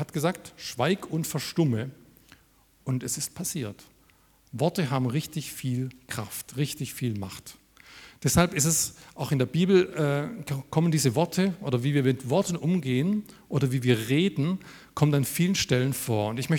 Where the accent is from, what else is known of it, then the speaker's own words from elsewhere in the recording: Freiberg, Saxony, Germany; ich bin aus Freiberg und bin dort Jugendreferent